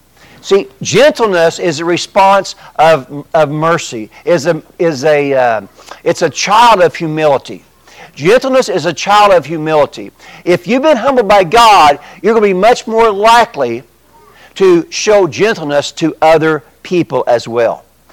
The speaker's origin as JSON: {"language": "English", "town": "Bone Gap", "region": "Illinois", "country": "United States", "said": "Now, I understand I'm from Bone Gap. We're not the most sophisticated folks down there."}